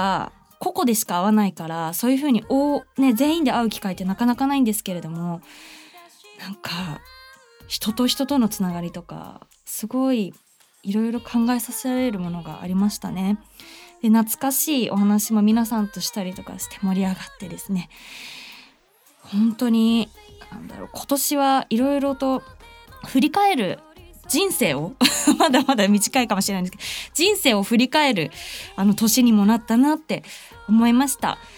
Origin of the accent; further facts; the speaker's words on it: Saitama, Japan; 私の出身埼玉県プラザノースというところであった